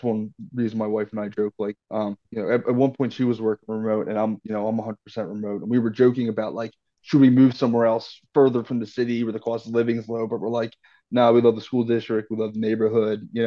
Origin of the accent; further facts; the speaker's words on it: Broomall, Pennsylvania, United States; Born Brumar Hospital. Probably 10 minutes from where I grew up, which was Broomall, in Delaware County. So like Marple Newtown High School, Newtown Square area.